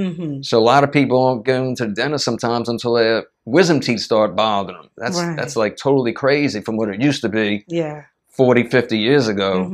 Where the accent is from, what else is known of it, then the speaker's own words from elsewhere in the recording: New Orleans, Louisiana, United States; because I grew up in the New Orleans public schools, and we had good music teachers.